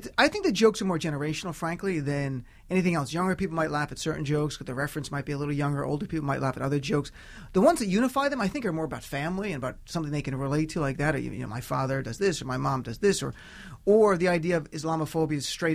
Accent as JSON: {"language": "English", "country": "United States", "said": "I take it on because I'm an American and I have strong progressive values"}